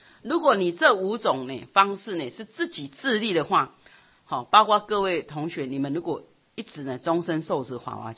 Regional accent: Taiwan; 我不知道是我们台湾人

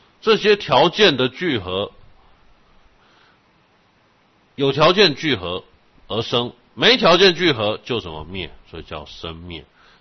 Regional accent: Taiwan; 我们台湾人讲话都会加一个啊，对于行菩萨道来说加一个啊字，大陆人就听得觉得很奇妙。

